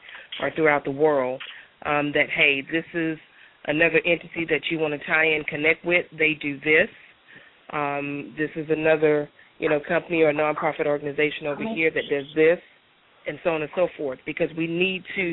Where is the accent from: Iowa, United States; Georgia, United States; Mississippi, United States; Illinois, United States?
Mississippi, United States; Right now, I know within my area, and I'm from Mississippi, there are some things in which that I'm working on here for the youth here.